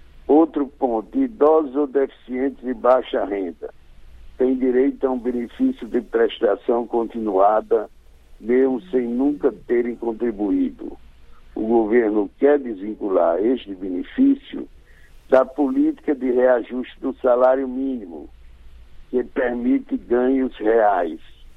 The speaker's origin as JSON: {"language": "Portuguese", "region": "Rio Grande do Norte", "country": "Brazil", "tie": "born or raised there", "said": "que é ouvinte aqui da minha terra natal, do Rio Grande do Norte"}